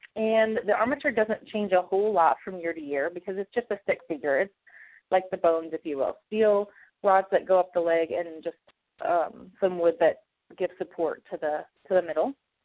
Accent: Toledo, Iowa, United States; I was 14, and I was a 4-H club member in my hometown of Toledo, Iowa

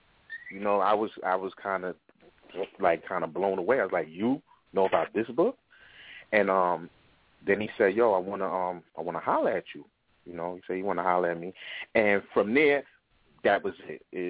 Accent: Brooklyn, New York, United States; Nah, I don't do that. I'm from Brooklyn.

